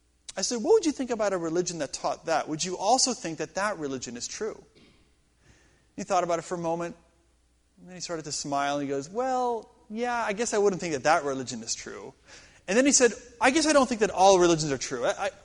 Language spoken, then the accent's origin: English; San Diego, California, United States; I'm from San Diego, and this weather feels just like San Diego.